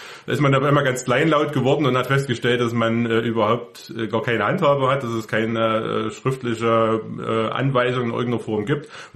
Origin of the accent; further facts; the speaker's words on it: Saxony, Germany; insbesondere in Sachsen, hier bei uns im Erzgebirge